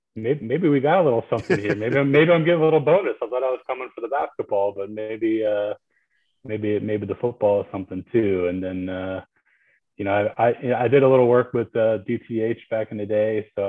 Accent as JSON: {"language": "English", "region": "New Jersey", "country": "United States", "tie": "born or raised there", "moved": "as an adult", "said": "I grew up in Jersey. You know, I wanted to, you know, I really was interested in going to an ACC school. Very much, you know, nothing bad about Jersey, but I was ready to experience a different place. I'd been there my whole life."}